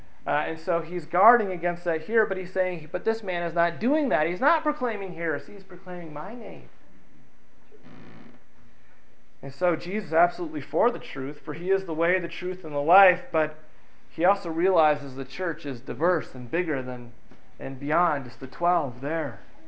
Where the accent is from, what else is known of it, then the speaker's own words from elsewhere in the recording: Grand Rapids, Michigan, United States; I was born in Grand Rapids, Michigan, a place that is filled with many Dutch people. And I remember as a young boy driving around and myself being at least half Dutch